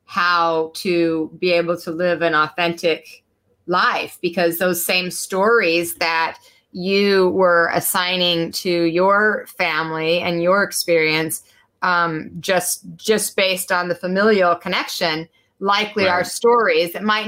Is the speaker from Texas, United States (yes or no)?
no; Salt Lake City, Utah, United States; I was raised in Salt Lake City, Utah. Believe me, it mattered there.